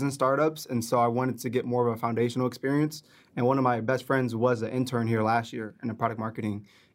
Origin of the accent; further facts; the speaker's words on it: Bakersfield, California, United States; now in San Diego, United States; And I'm originally from Bakersfield, a small town, and came to San Diego to further my degree at UCSD, Rady School of Management, and I'm majoring in business psychology.